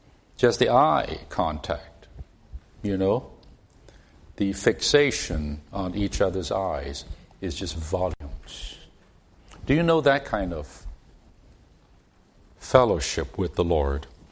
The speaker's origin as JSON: {"language": "English", "country": "Hong Kong", "tie": "born or raised there", "said": "I go back to where I grew up in Hong Kong several times a year, mainly to see my parents"}